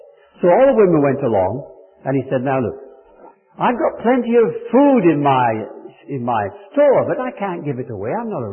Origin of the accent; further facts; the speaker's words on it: Wales, United Kingdom; accent: Welsh; I was born in a small village in South Wales. My people are not Welsh. I'm not Welsh, but I spoke Welsh and English. English with a very strong Welsh accent. It made me a laughing stock of the boys when I went into the north of England.